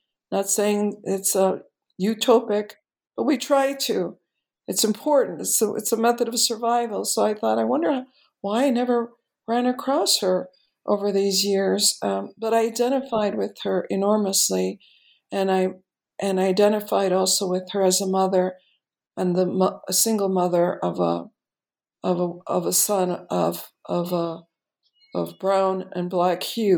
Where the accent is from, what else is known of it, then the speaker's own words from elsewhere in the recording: Chicago, Illinois, United States; I'm born and raised in Chicago.